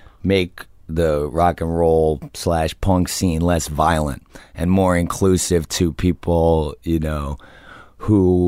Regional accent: New Jersey, United States; I'm from New Jersey just like he is.

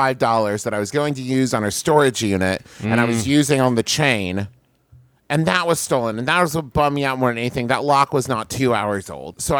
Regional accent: United States; I'm an American, Justin. I want money for my goods and services.

